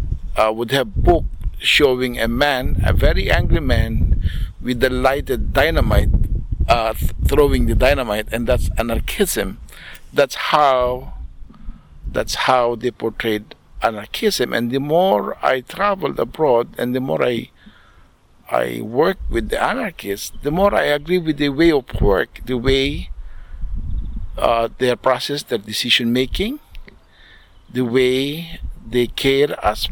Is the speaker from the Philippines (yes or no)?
yes; Manila, Metro Manila, Philippines; now in United States; I am from the Philippines, Manila, but I have, for several years, I moved in the States as a resident of the United States.